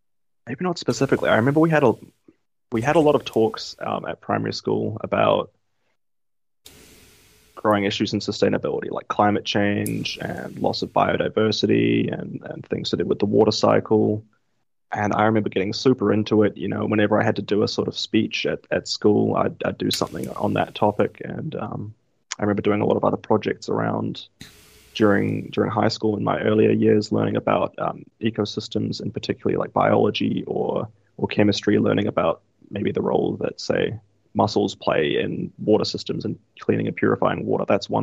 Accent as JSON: {"language": "English", "region": "Auckland", "country": "New Zealand", "tie": "born or raised there", "lives_now": "Dunedin, New Zealand", "said": "So I'm Auckland born and raised. I lived there the first 18 years of my life throughout primary school, secondary school, all in the same house in Auckland. Eastern Bays area, Kohimarama, St Heliers."}